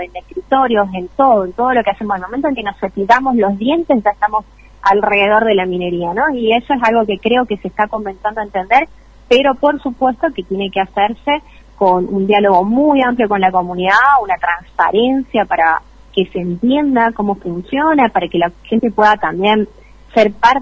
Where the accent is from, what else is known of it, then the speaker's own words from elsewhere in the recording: Catamarca, Argentina; yo tengo la experiencia, por supuesto, porque soy de Catamarca y mi corazón está un poquito ahí